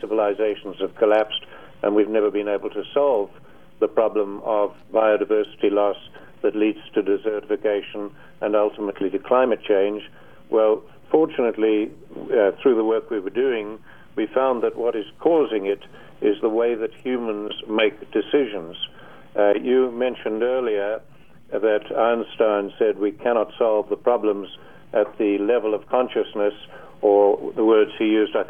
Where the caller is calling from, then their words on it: Albuquerque, New Mexico, United States; From Albuquerque.